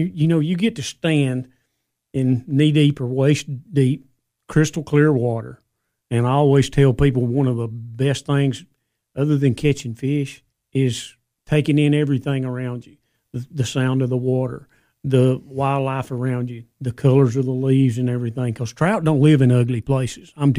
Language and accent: English; Georgia, United States; I'm originally from North Georgia. My wife's from Baxter. We moved here about 9 years ago and love it here, and this is home now.